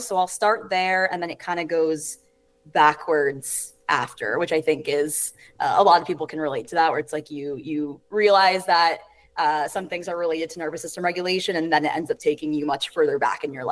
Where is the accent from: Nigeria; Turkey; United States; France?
United States; Potomac, Maryland; now in Tampa, United States; Yeah, so I live in Tampa now. I'm originally from Potomac, Maryland, which is essentially Washington, D.C. suburbs. And I'm 29, and I grew up, like I said, I grew up in Potomac and ended up coming down to Tampa for college